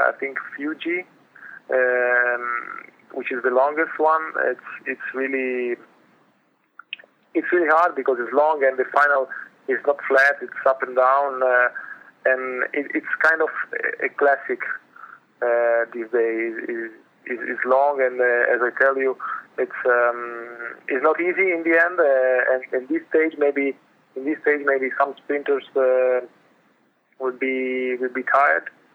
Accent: Milan, Lombardy, Italy; I was born in Milan, so it's my home city

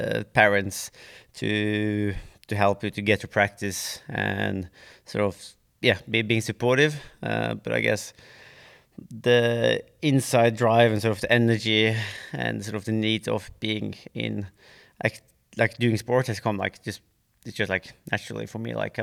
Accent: Bergen, Vestland, Norway; English is a second language; I'm from Bergen, so it rains 2/3 of the year.

